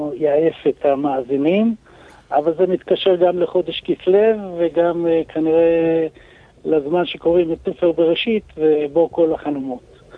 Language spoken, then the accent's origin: Hebrew; Jerusalem, Jerusalem District, Israel; אני ירושלמי, ירושלמי ותיק.